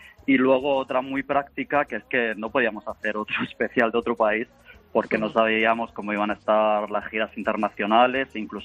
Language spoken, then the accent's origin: Spanish; Spain; somos nosotros los españoles